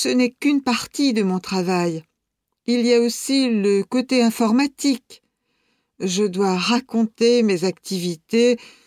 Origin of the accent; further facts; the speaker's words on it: France; born there; Je suis née en France et j'étais très bien dans ma région.